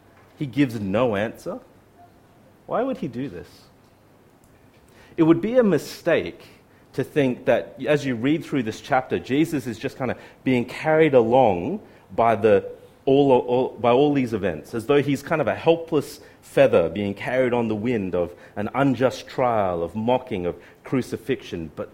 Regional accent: England, United Kingdom; So, as English people do, we gave each other a sheepish nod and waited awkwardly for a whole 5 minutes in total silence.

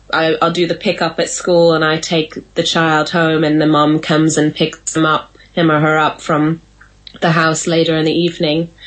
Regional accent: United States; now in United Kingdom; I mean, I grew up in America and come, you know, from there

